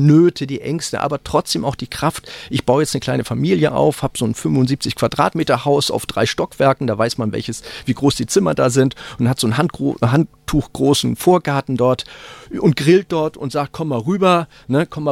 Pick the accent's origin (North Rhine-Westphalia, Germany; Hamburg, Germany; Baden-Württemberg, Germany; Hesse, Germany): Hamburg, Germany; Ich sagte, ich bin Hamburger